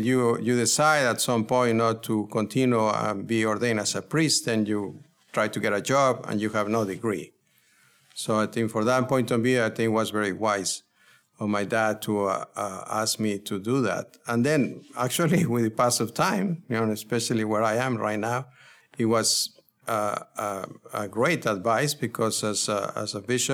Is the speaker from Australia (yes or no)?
no; Monterrey, Nuevo León, Mexico; No, I was born in Monterrey, Mexico, and my family is my parents, and I have four sisters, no brothers. So then I went to, we were parishioners at Our Lady of Lourdes, Nuestra Señora de Lourdes in Monterrey, in La Colonia Vista Hermosa.